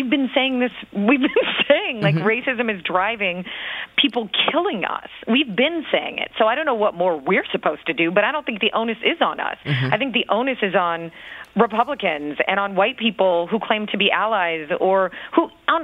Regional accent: Midwest, United States; Middle America and everywhere, I'm from Middle America, so I don't say that pejoratively.

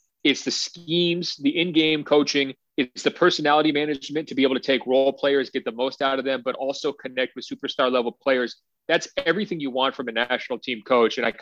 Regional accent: Portland, Oregon, United States; I'm from the Portland area.

